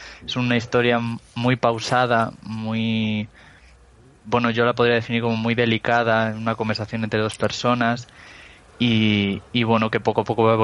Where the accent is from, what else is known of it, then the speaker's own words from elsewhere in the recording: León, Castile and León, Spain; now in Madrid, Spain; Ahora mismo estoy en León, pero vivo en Madrid, aunque soy de León, pero me has encontrado en un momento que estoy en León.